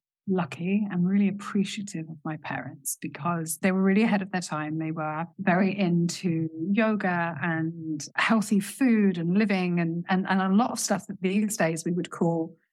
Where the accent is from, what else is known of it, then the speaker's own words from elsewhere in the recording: England, United Kingdom; accent: English; now in Spain; So my accent is English, currently in Spain.